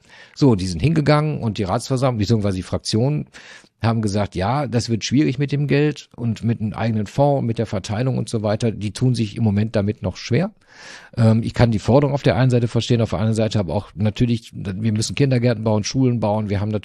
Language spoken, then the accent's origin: German; North Rhine-Westphalia, Germany; ich bin ja ein Kind des Ruhrgebiets